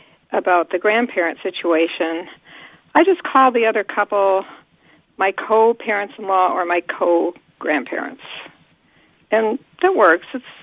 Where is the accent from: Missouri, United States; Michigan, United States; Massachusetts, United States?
Michigan, United States; Detroit; I didn't grow up in the sticks. I grew up right outside Detroit.